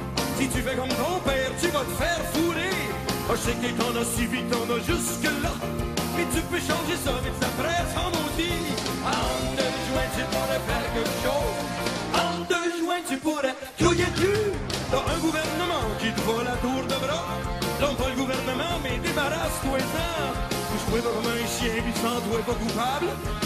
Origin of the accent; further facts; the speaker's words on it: Quebec, Canada; parce que chez nous, au Québec, tout commence par un cube et finis par un bec.